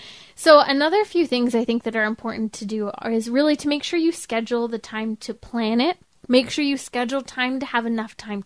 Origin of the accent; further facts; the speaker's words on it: United States; I think especially being an American, coming from a place that, you know, does have some great history